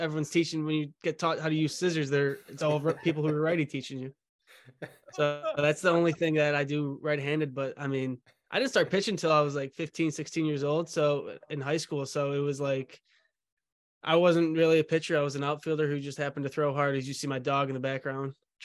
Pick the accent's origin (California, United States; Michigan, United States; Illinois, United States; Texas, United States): Illinois, United States; Chicago; I grew up a Cubs fan. I'm from the South Side of Chicago, and I grew up a Cubs fan.